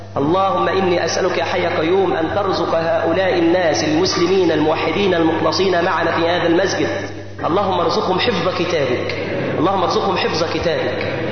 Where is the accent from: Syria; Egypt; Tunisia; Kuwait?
Egypt; عندنا في مصر، هناك علم في مصر